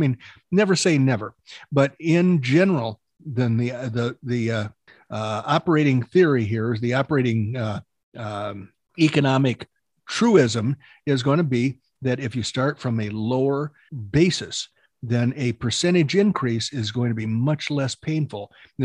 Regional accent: Oklahoma, United States; I'm from Oklahoma, and they sent me one, even though I don't live there.

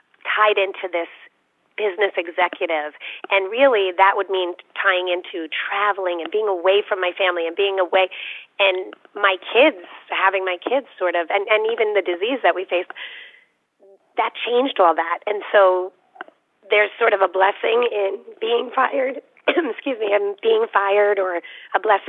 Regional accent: New York City, New York, United States; I'm from New York and I worked in the city for a couple of years.

